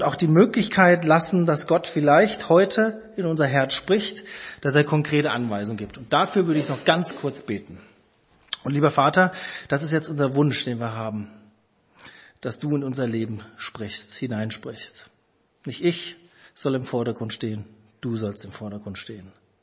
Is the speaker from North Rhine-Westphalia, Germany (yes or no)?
no; Frankfurt, Hesse, Germany; Ich bin Frankfurter, das kannte ich.